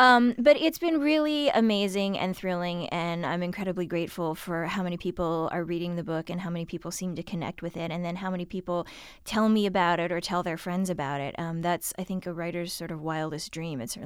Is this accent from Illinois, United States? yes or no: no; Shaker Heights, Ohio, United States; I read at the Shaker Heights Public Library, which is the public library in my hometown and the library that I used to go to when I was a kid, then when I was a teenager.